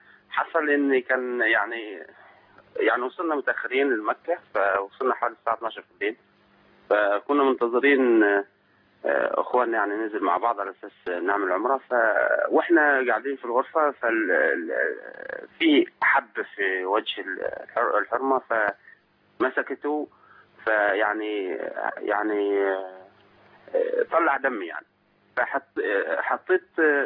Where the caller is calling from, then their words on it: United Arab Emirates; انا بتصل من الامارات وعندي كام استفسار اذا سمحت